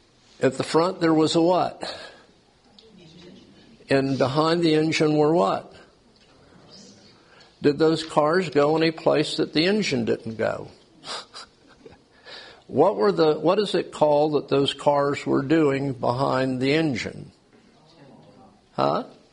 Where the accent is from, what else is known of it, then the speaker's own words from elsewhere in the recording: West Palm Beach, Florida, United States; also born or lived in Lake Worth; Now, I grew up in West Palm Beach in Lake Worth, Florida, and it was fun.